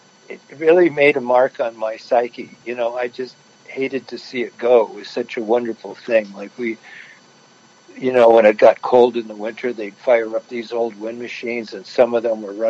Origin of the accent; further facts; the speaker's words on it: Claremont, California, United States; When I was growing up in Claremont, it was in the mid to late 50s, the 60s, and it was basically a college town and a citrus town.